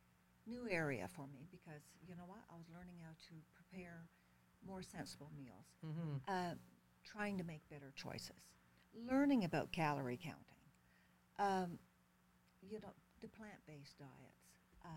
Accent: Newfoundland and Labrador, Canada; moved away; I'm originally from Newfoundland

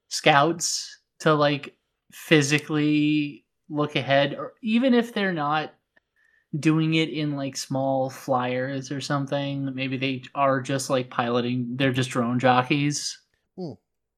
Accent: Australia; I'm just Australian enough to keep making this mistake.

